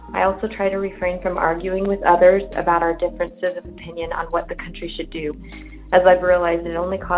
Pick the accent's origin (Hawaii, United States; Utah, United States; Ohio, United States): Utah, United States; from Utah.